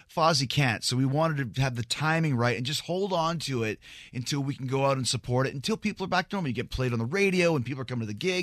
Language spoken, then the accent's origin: English; Canada; Well, I'm from Canada, so by proxy, you know of the band.